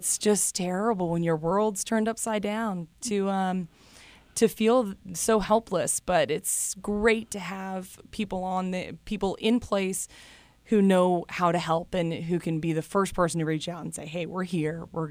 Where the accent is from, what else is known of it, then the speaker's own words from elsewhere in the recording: Tennessee, United States; I'm the oldest of six kids, and I grew up in Middle Tennessee, and I actually attended MTSU, so the Blue Raiders at home.